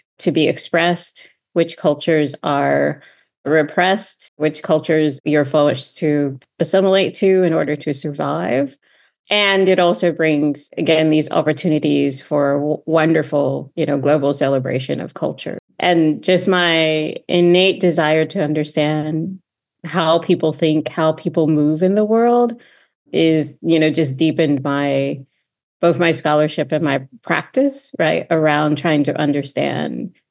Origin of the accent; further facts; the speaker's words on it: Indianapolis, Indiana, United States; I was born into it. I grew up in Indianapolis, Indiana. I am multi-generational African-American, so, you know, like 7 to 10 generations that we can trace our family heritage in the United States.